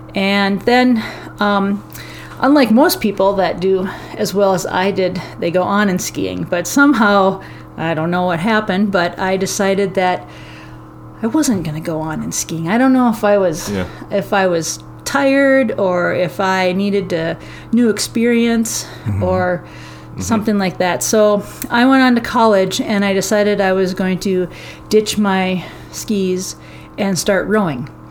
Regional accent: Marine on St. Croix, Minnesota, United States; I grew up in Marina and St. Croix. Cool. William O'Brien State Park was less than a mile from my house.

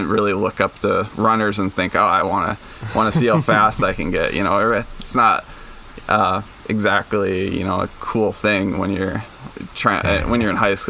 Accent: Duluth, Minnesota, United States; because growing up in Duluth, I was big into hockey

